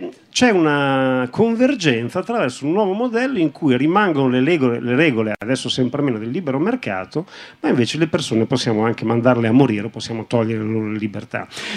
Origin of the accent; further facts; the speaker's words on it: Bologna, Emilia-Romagna, Italy; perché io sono di Bologna, appunto.